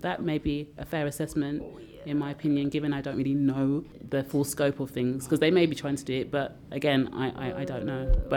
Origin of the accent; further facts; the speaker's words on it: Birmingham, West Midlands, United Kingdom; accent: Brummie; I'm originally a Brummy, but my accent's got a bit lost somewhere, apparently.